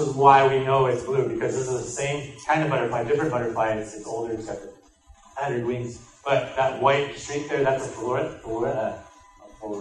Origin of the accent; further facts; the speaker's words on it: Brighton, Colorado, United States; So first of all, guys, so yeah, I am from Colorado. I went to school I grew up in a town called Brighton, and went to school at Colorado State.